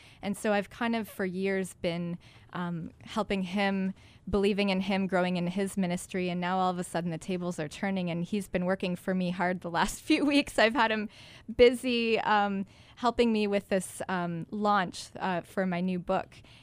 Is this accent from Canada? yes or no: yes; Ontario, Canada; now in United States; We're both from Ontario.